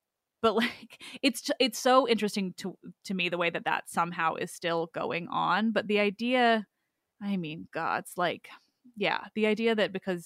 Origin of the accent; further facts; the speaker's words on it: Canada; I'm Canadian.